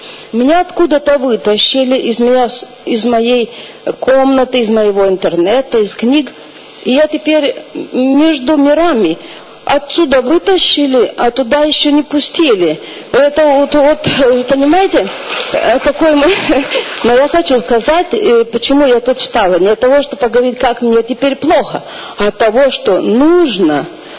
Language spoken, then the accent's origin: Russian; Klaipėda, Klaipėda County, Lithuania; Мне было легко приехать, я из Клайпеды, это недалеко.